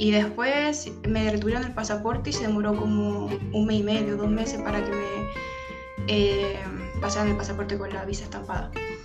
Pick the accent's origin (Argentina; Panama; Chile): Chile; moved away as an adult; tengo 27 años, soy chilena y esta es mi primera visa